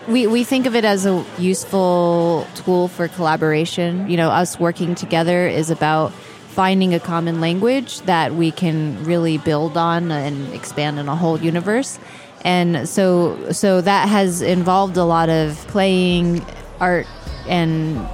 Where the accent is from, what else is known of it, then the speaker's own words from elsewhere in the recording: Atlanta, Georgia, United States; now in New York, United States; And I've been in New York for 15 years, but I grew up in Atlanta.